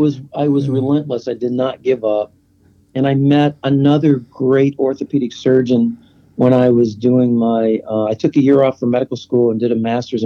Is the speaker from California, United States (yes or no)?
yes; California, United States; now in Nashville, United States; I never thought I'd be here in Nashville, Tennessee, growing up in Southern California.